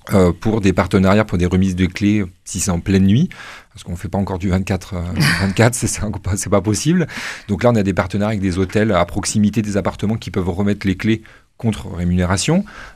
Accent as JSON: {"language": "French", "town": "Nantes", "region": "Pays de la Loire", "country": "France", "lives_now": "Toulouse, France", "said": "j'aimerais beaucoup la développer à Nantes, parce que je viens de Nantes."}